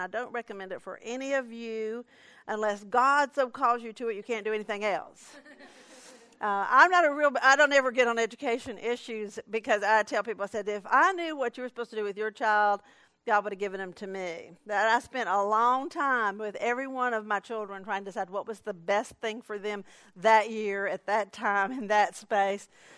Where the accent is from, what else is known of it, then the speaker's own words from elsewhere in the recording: Atlanta, Georgia, United States; I grew up in South Atlanta in a Southern Baptist church, good old Southern Baptist church